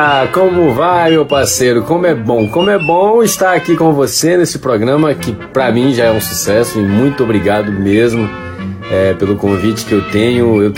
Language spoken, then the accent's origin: Portuguese; Porto Velho, Rondônia, Brazil; eu sou de Porto Velho, Rondônia, nascido, criado e morando até hoje nessa cidade abençoada.